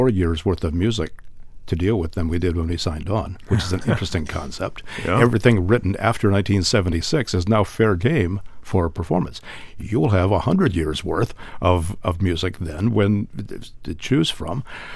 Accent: Maumee, Ohio, United States; growing up in Maumee and graduating from Maumee High School and loving classical music and then going away to school and getting a music degree and then a second music degree

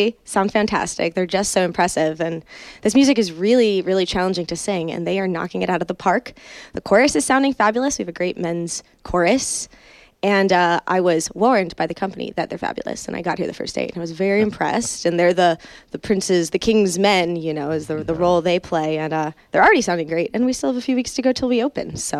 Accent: New Jersey, United States; And I live in New Jersey. I'm from New Jersey. I love to travel.

